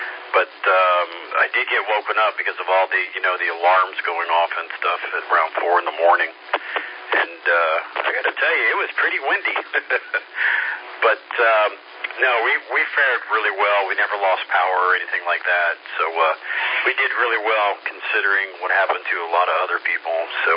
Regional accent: Florida, United States; now in Easley, United States; No, I just moved here. Actually, I just bought my new car in Easley. But I'm from Florida, and it's flat.

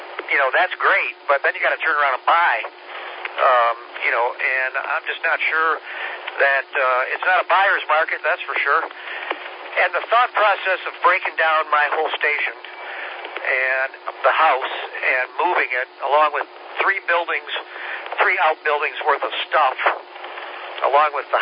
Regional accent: Hendersonville, North Carolina, United States; Not really, because I'm from Hendersonville, so this is not my area.

